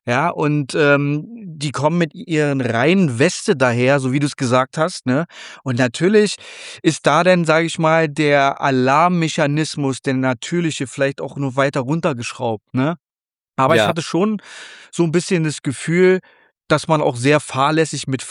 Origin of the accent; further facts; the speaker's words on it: Berlin, Germany; weil ich bin Berliner, ich bin Weddinger, ich bin, sage ich mal, so ein bisschen einen rougheren Ton gewohnt.